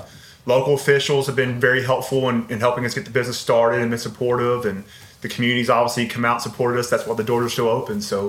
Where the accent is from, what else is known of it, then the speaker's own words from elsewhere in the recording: Georgetown, District of Columbia, United States; And while Ashton and I both have Irish ancestry, we're not 100% Irish. We're not from Ireland. We're from here.